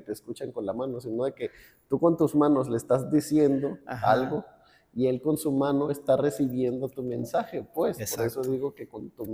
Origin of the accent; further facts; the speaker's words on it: Culiacán, Sinaloa, Mexico; Ah, pues soy originario de Culiacán, Sinaloa. Tierra de gente amable, tierra de paz, muy bello por allá.